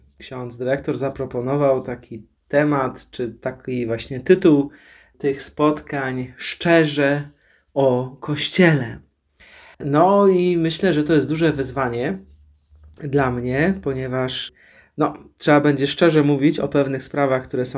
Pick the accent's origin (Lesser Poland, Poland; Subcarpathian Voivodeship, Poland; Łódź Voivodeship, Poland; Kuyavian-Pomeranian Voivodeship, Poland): Łódź Voivodeship, Poland; Węglewice; also born or lived in Wieruszów; I ja urodziłem się w Wieruszowie, ale wychowałem się, dzieciństwo spędziłem w takiej ładnej miejscowości Węglewice. To jest też właśnie dekanat wieruszowski.